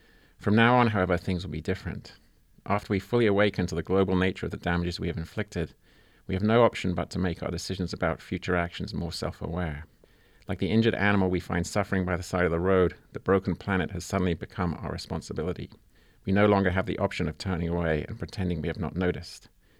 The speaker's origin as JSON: {"language": "English", "region": "England", "country": "United Kingdom", "tie": "born or raised there", "said": "that childhood toy that I grew up with in England"}